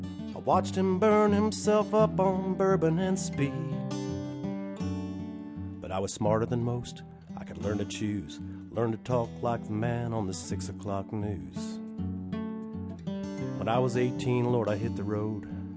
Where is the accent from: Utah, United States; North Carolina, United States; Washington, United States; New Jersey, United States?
North Carolina, United States; Asheville; I was inspired to sing the song by … a buddy of mine from Asheville. I'm from Asheville, and I like the song.